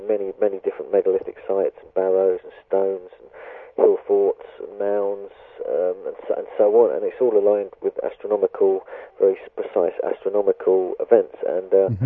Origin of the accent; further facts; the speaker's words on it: Cambridge, East of England, United Kingdom; That's just near my hometown of Cambridge, where I was born and bred.